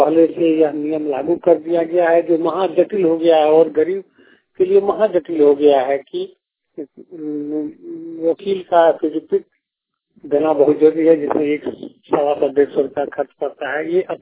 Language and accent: Hindi; Jharkhand, India; ग्राम नोनिया टाण, थाना चिकरा, प्रखंड सारण, जिला देवघर का निवासी हूँ।